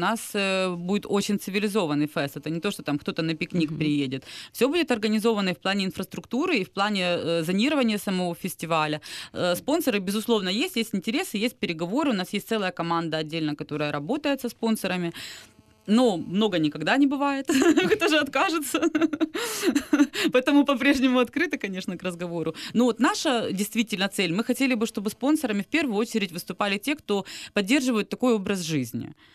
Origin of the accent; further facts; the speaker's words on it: Kyiv, Ukraine; Я сама киевлянка